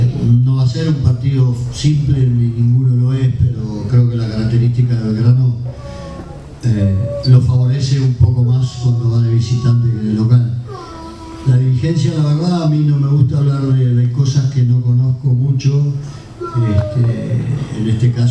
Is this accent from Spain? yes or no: no; Uruguay; moved away as an adult; now in Argentina; soy uruguayo, pero vine a los 21 años de Argentina